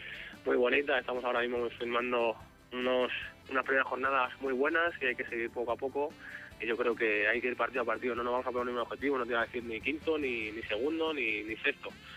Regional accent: Fuenlabrada, Community of Madrid, Spain; La verdad que yo soy de Fuenlabrada de toda la vida

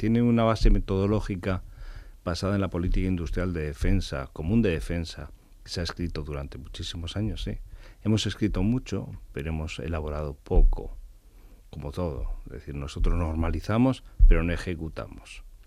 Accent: Spain; A nosotros como españoles tenemos que defender nuestra frontera sur.

